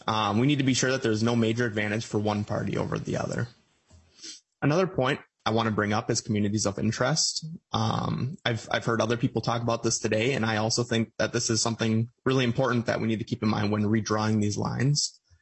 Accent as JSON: {"language": "English", "town": "Butterfield", "region": "Minnesota", "country": "United States", "tie": "born or raised there", "lives_now": "Eagle Lake, United States", "said": "I grew up in Butterfield, Minnesota, which for people who don't know that, it's a small city about 45 minutes southwest of Mankato. And I currently live in Eagle Lake."}